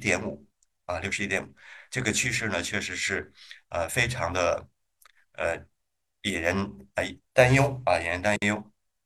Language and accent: Chinese; Hebei, China; 河北的这个叫蜂蜜麻糖啊，是我们家乡的一个特产